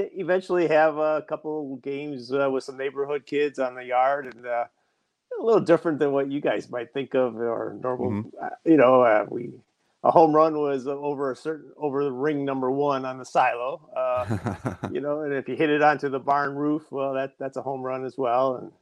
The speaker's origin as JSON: {"language": "English", "town": "Waupun", "region": "Wisconsin", "country": "United States", "tie": "born or raised there", "said": "I grew up in Wisconsin, like you mentioned. So I grew up on a dairy farm, actually. So Waupun, Wisconsin is like halfway between Milwaukee and Green Bay near Fond du Lac area."}